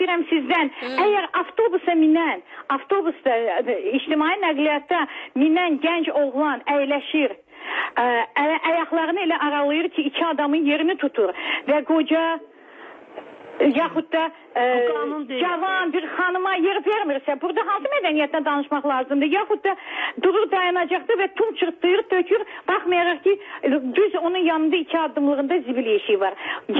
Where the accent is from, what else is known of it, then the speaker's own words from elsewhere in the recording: Baku, Azerbaijan; mən bugün öz doğma şəhərimdə özümü izqoy kimi hiss edirəm. Çünki mən hiss edirəm ki, mənə hərdən elə baxırlar ki, mən hansı planetdən gəlib düşmüşəm. Bakı həmən Bakı deyil.